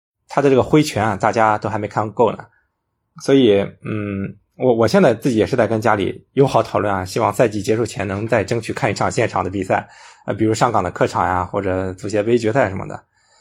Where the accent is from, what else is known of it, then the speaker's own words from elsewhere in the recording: China; 咱们是中国人啊